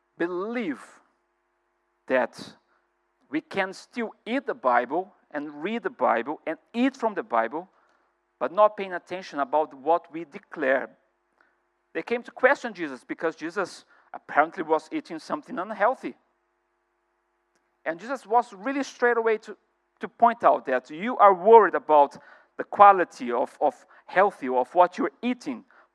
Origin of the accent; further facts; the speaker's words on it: United Kingdom; Especially as a British, sometimes I can overspeak.